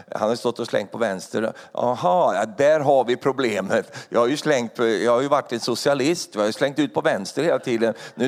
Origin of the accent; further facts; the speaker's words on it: Sweden; Jag har vuxit upp i inlandet i Sverige, och där gick vi inte att fiska så mycket.